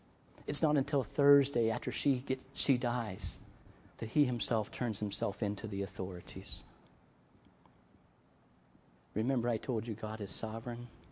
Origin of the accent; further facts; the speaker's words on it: Maryland, United States; also born or lived in California; But when I left California and went to Maryland instead of Florida, when I'm there at home in my hometown with my middle brother there